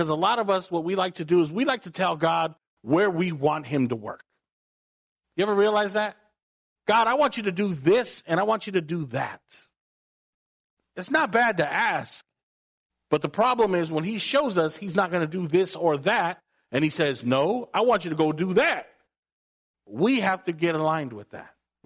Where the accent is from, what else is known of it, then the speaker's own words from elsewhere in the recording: San Jose, California, United States; You know I'm from Eastside San Jose.